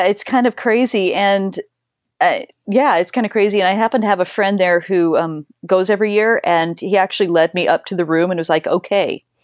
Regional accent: Colorado, United States; I grew up in Colorado and up in a little tiny mountain town outside of Manitou Springs.

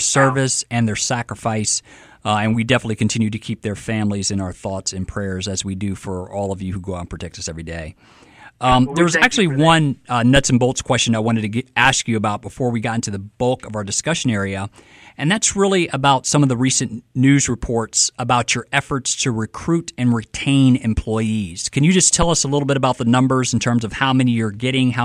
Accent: Prichard, Alabama, United States; And so I grew up here in Pritchard, between Pritchard with my mother and father, and then in the Tolmanville area with my grandmother, and down the bottom with my aunts and uncles.

